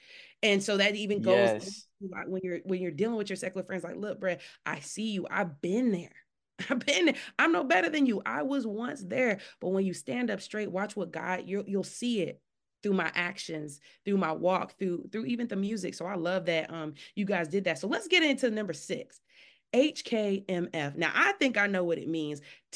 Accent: Florida, United States; Old school, man. I'm from Florida.

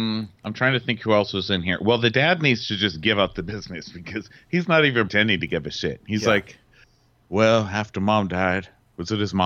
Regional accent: El Paso, Texas, United States; I mean, I'm half Lebanese and half white, and I grew up in El Paso, Texas.

